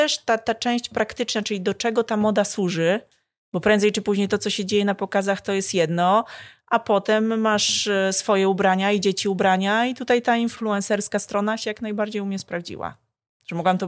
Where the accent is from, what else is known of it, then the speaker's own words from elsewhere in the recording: Bytów, Pomeranian Voivodeship, Poland; born there; Ja jestem Kaszubką, ja się urodziłam na Kaszubach